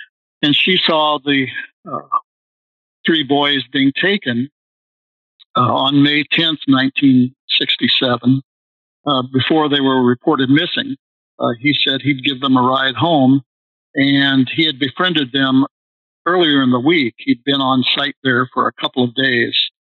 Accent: Hannibal, Missouri, United States; I grew up in Hannibal, Missouri, Mark Twain's boyhood home. It's a historic little town of about 20,000 at the time.

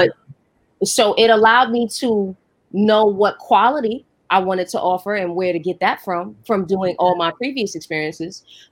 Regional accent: Harlem, New York, United States; because I'm from Harlem

